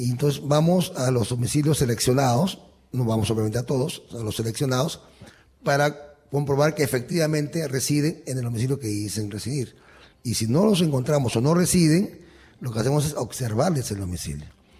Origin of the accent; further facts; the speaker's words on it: Peru; nosotros tenemos como peruanos a veces la mala costumbre de no actualizar datos